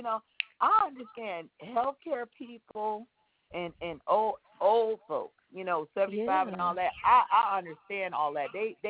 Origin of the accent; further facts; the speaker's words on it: Virginia, United States; We're from Virginia. This is frustrating. Everybody at home then got it.